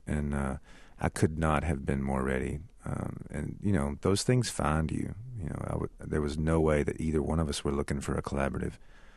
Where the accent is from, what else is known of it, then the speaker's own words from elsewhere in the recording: Alabama, United States; also born or lived in Tennessee; Well, I grew up in North Alabama and Southern Tennessee and grew up with my dad listening to tons of country records